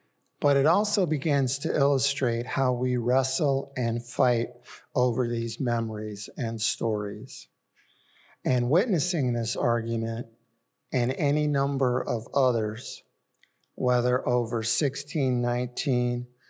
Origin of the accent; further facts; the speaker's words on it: Illinois, United States; than I, for example, heard about growing up in Illinois in the 60s and 70s.